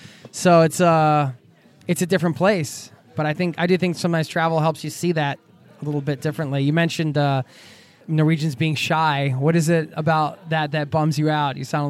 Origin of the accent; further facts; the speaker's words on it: United States; as an American, and we're very chatty.